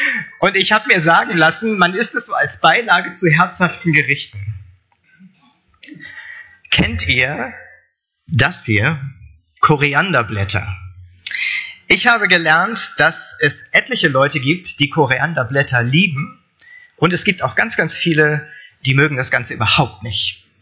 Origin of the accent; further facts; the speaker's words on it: Falkensee, Brandenburg, Germany; der Rest meiner Familie, meine Frau und meine zwei Jungs sind in meiner Heimatstadt Falkensee